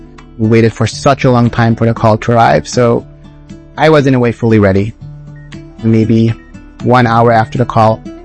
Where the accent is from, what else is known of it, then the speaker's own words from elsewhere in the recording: Switzerland; English is a second language; I'm 29 years old. I am from Switzerland